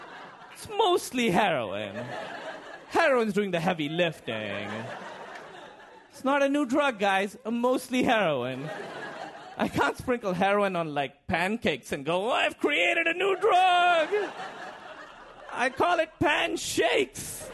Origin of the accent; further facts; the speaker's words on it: Pakistan; And I'm from Pakistan.